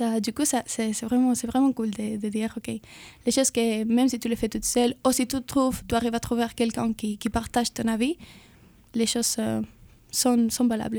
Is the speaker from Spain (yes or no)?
yes; Spain; French is a second language; moved away as an adult; Et bon, du coup, à la base, je viens d'Espagne. Et je suis arrivée ici pour un Erasmus